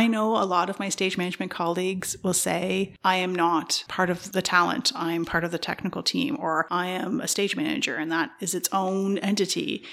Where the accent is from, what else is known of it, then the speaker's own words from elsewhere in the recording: Brockville, Ontario, Canada; I knew of it because Michael Healy was also from Brockville and I was from Brockville.